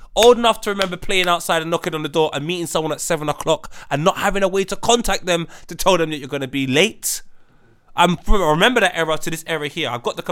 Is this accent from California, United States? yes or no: no; Memphis, Tennessee, United States; I'm a pimp. I'm from Memphis. We pimps.